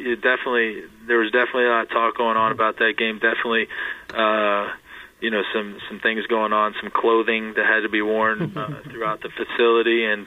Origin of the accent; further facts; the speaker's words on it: West Chester, Pennsylvania, United States; I grew up just outside Philadelphia in Westchester. Spent 10 years living there, and then, you know, went on to college.